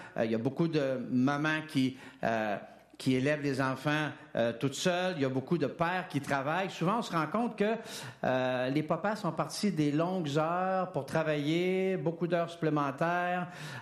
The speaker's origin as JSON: {"language": "French", "region": "Quebec", "country": "Canada", "said": "on n'était pas riche chez nous, je viens du Lac-Saint-Jean."}